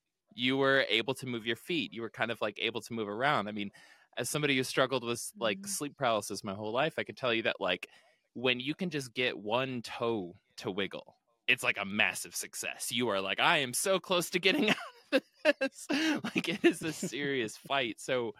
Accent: Ohio, United States; That is. Actually, yeah, technically I'm from about a mile and a quarter from where you live right now.

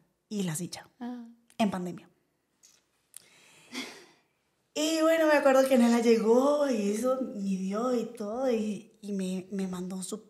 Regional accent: Guanacaste, Costa Rica; Yo soy de Guanacaste.

